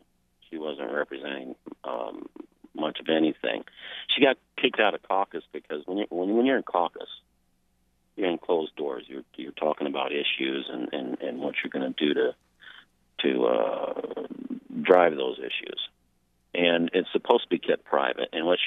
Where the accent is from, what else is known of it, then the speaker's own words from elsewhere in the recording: Michigan, United States; born there; Well, I was born in Allegan County, and I've watched, I'm 58 years old, and I've watched the deterioration of America.